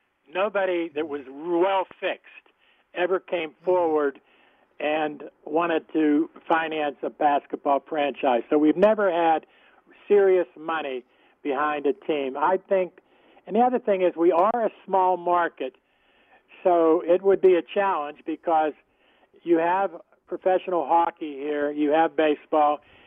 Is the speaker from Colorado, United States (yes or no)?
no; Pittsburgh, Pennsylvania, United States; When I worked in New York, Commissioner David Stern, who knew I was from Pittsburgh, would often say to me